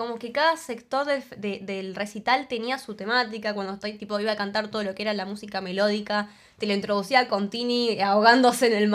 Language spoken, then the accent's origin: Spanish; La Plata, Buenos Aires Province, Argentina; Revelando que somos platenses.